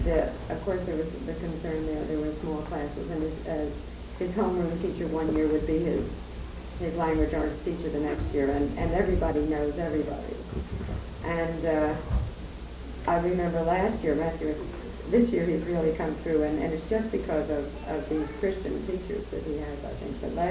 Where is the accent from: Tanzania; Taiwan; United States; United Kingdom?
United Kingdom; England; moved away; when we came from England, our youngest son was 8, and his adjustment was really the hardest and the most critical for him as a person